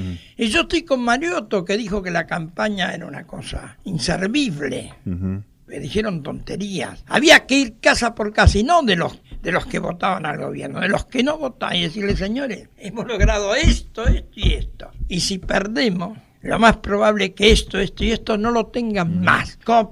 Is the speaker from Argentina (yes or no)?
yes; Buenos Aires, Argentina; born there; pues yo nací en Boedo.